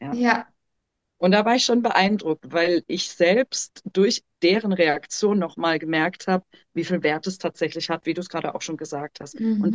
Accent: Freiburg, Baden-Württemberg, Germany; wir sind beide aus Freiburg, wir wohnen sogar in der Nähe.

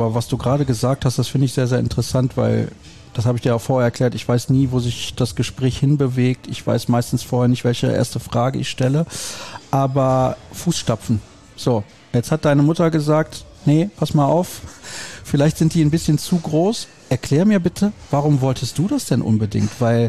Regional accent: Solingen, North Rhine-Westphalia, Germany; born there; Ich als gebürtiger Solinger

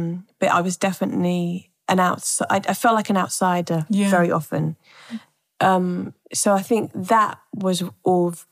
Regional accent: London, United Kingdom; also born or lived in Ethiopia; So I was born here in London. Mm-hmm. I moved to Ethiopia when I was six, stayed there for about 2 years, came back here.

